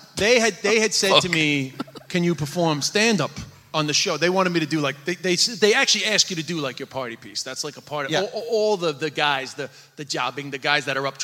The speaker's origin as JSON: {"language": "English", "country": "United States", "said": "I'm an Irish-American Catholic performing to a bunch of Protestants in a bar on the Shore Road"}